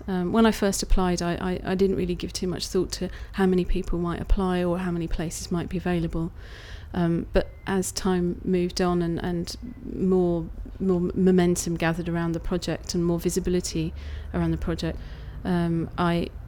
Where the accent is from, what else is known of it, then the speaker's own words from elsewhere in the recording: London, United Kingdom; born there; now in Tunbridge Wells, United Kingdom; I was born in South London.